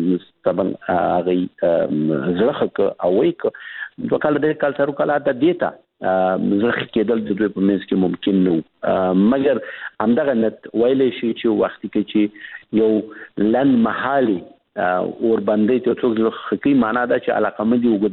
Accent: Afghanistan; داسې نه دی چې هغه افغانان دي موږ هم افغانان یو. ډېر زیات مشترک هیلی لرو د افغانستان د پاره

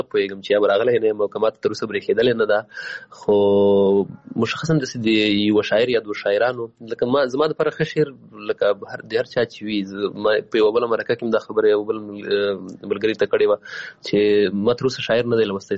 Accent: Paktika, Afghanistan; also born or lived in Waziristan, Pakistan; زه پیدا شوی په وزیرستان کې یم بیا بیرته کډه شوی پکتیکا کې یم او پکتیکا غوندې یو ولایت کې یوه وړه سیمه چې هغوی تاجک نشینه یا دري ژبې دي

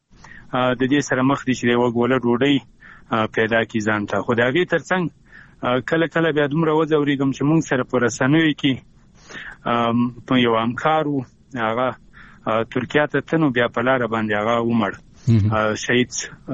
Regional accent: Afghanistan; بیا هم یادونه کومه د یو ورور په حیث، د یو افغان په حیث، د لر وبر پښتون په حیث

